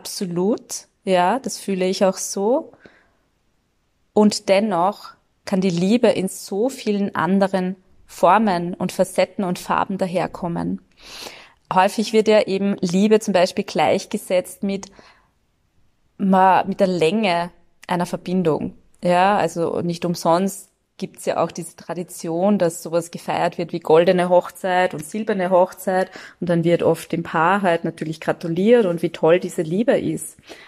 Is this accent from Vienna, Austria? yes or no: yes; Vienna, Austria; Ich spreche jetzt mal hier als Wienerin, als Österreicherin.